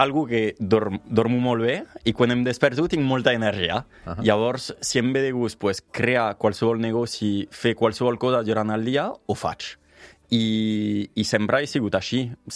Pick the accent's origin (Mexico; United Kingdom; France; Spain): France; Perpignan, Occitania; moved away as an adult; Vaig néixer a Perpinyà.